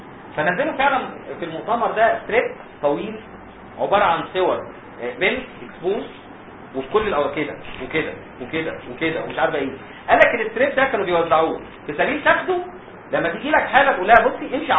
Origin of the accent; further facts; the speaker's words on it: Egypt; انتوا عارفين الفرنساوي زي الاسباني عندنا في مصر